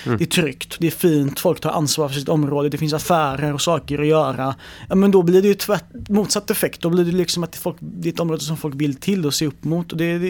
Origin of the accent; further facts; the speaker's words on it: Gothenburg, Västra Götaland County, Sweden; Jag är själv uppvuxen delvis i Rannebergen